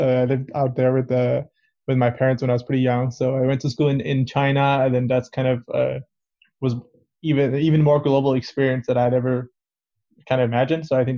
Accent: Copenhagen, Capital Region of Denmark, Denmark; born there; English is a second language; So I am Persian, as I mentioned, but have a bit of a international background. I was born in Copenhagen, actually. I was actually to an Iranian family who immigrated here.

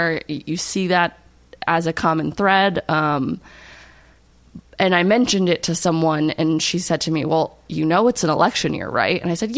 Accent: Middletown, Rhode Island, United States; I grew up in Middletown, which is just, for people who don't know, maybe the next town over from Newport. And I went to URI for engineering, and after I graduated, I moved into Newport.

